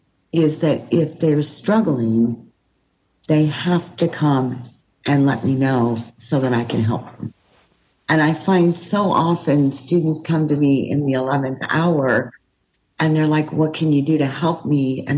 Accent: Quebec, Canada; They're my what they say in French, because I'm from Quebec

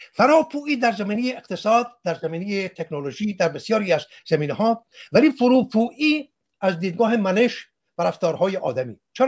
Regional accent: Iran; صدور انقلابشان این شد که من ایرانی در هر کجای جهان که باشم شرمسار باشم از این که بگویم من ایرانیم.

